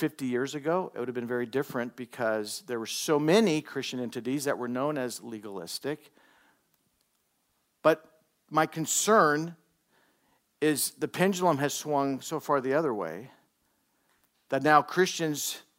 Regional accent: California, United States; I grew up in Southern California. Just so you know, there was a period of my life, because I grew up there, I was a Dodger fan, okay?

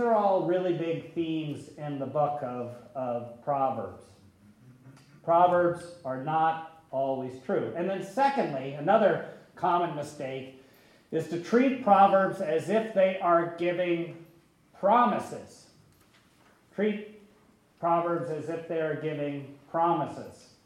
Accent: Columbus, Ohio, United States; My grandmother, when I was growing up in Columbus, Ohio, my grandmother was one of those people who just constantly used proverbs in her speech.

